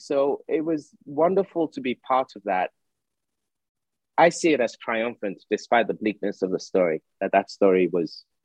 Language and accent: English; United Kingdom; as a British Nigerian, I've said this several times.